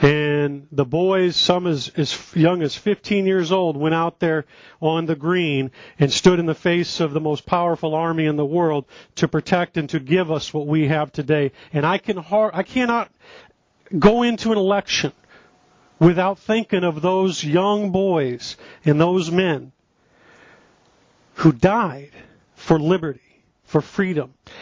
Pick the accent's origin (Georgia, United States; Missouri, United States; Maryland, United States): Missouri, United States; St. Louis; Some of you probably know that I'm from the Midwest. Some of you know that I'm from St. Louis.